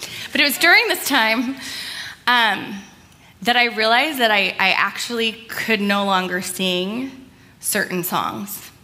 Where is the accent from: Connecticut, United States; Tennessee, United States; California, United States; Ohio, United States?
California, United States; Irvine; I grew up out in Irvine.